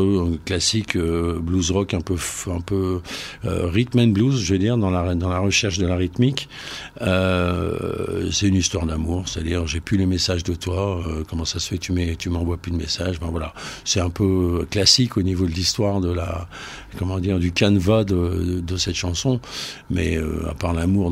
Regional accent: Hauts-de-France, France; Mais comme je suis français, ch'timi, du Nord, j'adore l'anglais

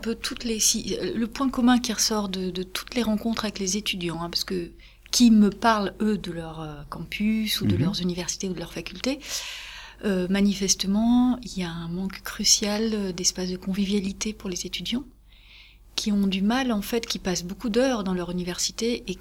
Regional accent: Morocco; Moi, j'ai vécu toute mon enfance au Maroc, et on est beaucoup dehors dans ces pays-là.

